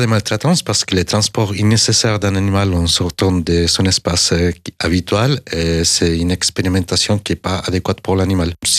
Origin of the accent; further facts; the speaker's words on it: Chile; Oui, tout à fait. C'est là-bas que tout a commencé. Quand j'étais petit, j'ai toujours aimé la nature, la science et les animaux.